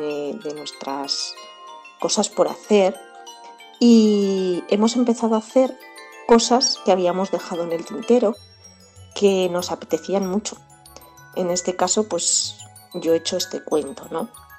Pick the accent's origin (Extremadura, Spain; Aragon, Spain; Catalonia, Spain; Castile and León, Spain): Aragon, Spain; now in Medrano, Spain; Aunque soy maña y he vivido muchos años en Zaragoza, siempre me he considerado de Medrano y hace ya 11 años que vivo aquí.